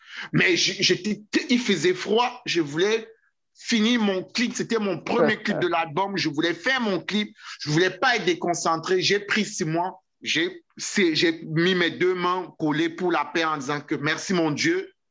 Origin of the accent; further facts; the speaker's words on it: Cameroon; moved away as an adult; now in Canada; En tant qu'étranger, en tant que Camerounais, quelqu'un qui est venu il y a quelques années au Québec